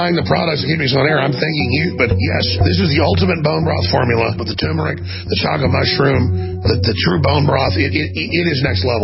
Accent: Dallas, Texas, United States; my dad was in medical management, and when I was growing up in Dallas, he even owned the two partners a hospital

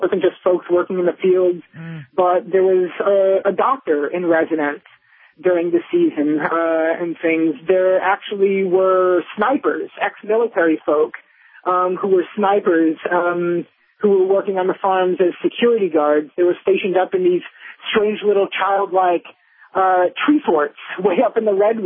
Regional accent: Michigan, United States; including my home state of Michigan.

